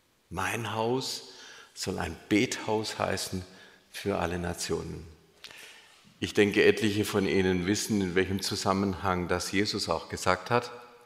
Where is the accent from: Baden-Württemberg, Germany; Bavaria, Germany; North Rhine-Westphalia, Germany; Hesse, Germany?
Baden-Württemberg, Germany; Wildberg; weil ich bin aufgewachsen in Wildberg, ist ja nicht so weit weg von hier.